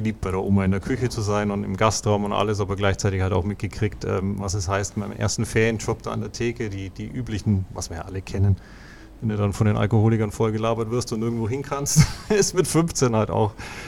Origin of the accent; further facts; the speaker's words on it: Bavaria, Germany; moved away as an adult; now in Frankfurt, Germany; komme ursprünglich aus dem Allgäu, wo ich geboren bin. Und lebe seit 1998 auch mit in Frankfurt.